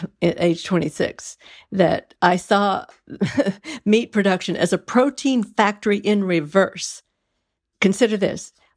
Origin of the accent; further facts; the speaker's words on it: Texas, United States; When I moved from meat, you know, I grew up in Texas, cowtown, right?